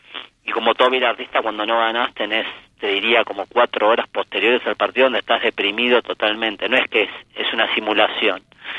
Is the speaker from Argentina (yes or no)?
yes; Buenos Aires, Argentina; para los que somos porteños, ir a ver a Estudiantes, más allá de que yo paso gran parte de mi vida en el partido de La Plata